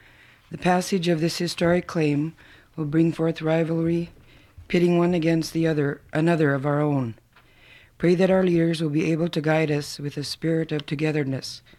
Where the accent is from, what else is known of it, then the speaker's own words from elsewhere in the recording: Dillingham, Alaska, United States; I'm from Dillingham.